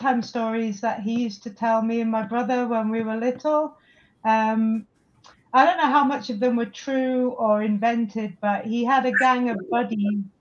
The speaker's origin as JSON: {"language": "English", "town": "Huddersfield", "region": "Yorkshire and the Humber", "country": "United Kingdom", "said": "I am from Huddersfield. Yeah, it's a little place, but it's a great university"}